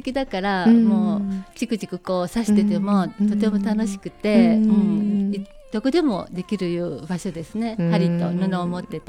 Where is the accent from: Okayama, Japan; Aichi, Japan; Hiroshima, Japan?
Okayama, Japan; 私は岡山市丸の内で生まれ、うんうん、根っからの岡山っ子です